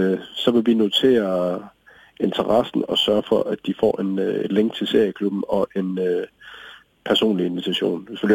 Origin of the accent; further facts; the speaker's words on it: Aalborg, North Denmark Region, Denmark; Nu er jeg selv fra Aalborg